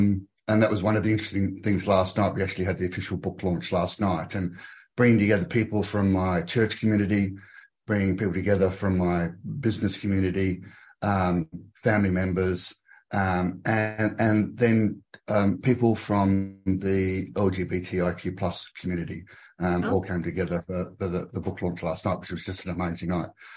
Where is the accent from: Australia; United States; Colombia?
Australia; Adelaide, South Australia; also born or lived in Melbourne; now in Sydney, Australia; I grew up in Adelaide, the capital of South Australia, and after university I went to Melbourne, the capital of Victoria, and now I'm in Sydney